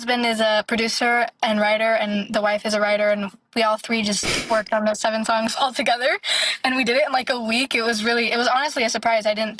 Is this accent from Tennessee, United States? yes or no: yes; Nashville, Tennessee, United States; I'm from Nashville, so we have Broadway Street, and I would play on Broadway like the 3 or 4 hour gigs doing covers.